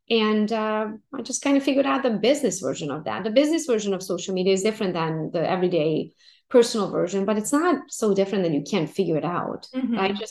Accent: Romania; I'm from Romania originally and my whole family is back home, right?

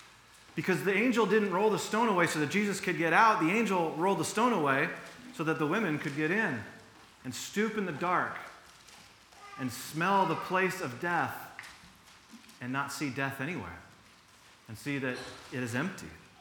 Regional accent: Seattle, Washington, United States; I grew up in the Seattle area, and when I was a kid, the Seattle Supersonics still existed

